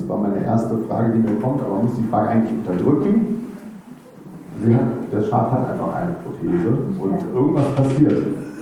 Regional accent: Hanover, Lower Saxony, Germany; Ich komme aus Hannover

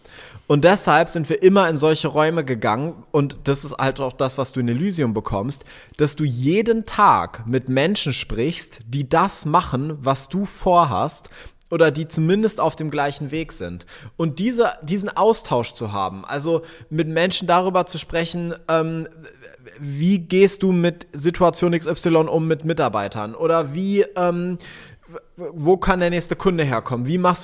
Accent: North Rhine-Westphalia, Germany; Wir kommen aus, also voll vom Dorf, ja, ich bin auf dem Dorf aufgewachsen, wo Mama ja ich habe eine Doppelhaushälfte, die wir da hatten, am Niederrhein.

